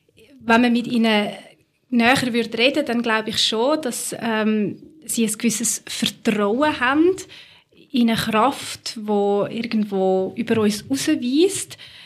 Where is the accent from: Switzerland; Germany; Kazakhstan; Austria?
Switzerland; Zurich; Ich bin eben nicht in Zürich selber aufgewachsen, sondern am Zürichsee, also so in einer kleineren Gemeinde.